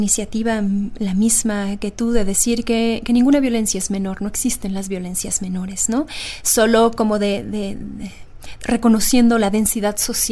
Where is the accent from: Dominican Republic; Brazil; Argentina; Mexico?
Mexico; soy mexicana y que vivo en un país donde me atrevo a decir el Me Too es lo de menos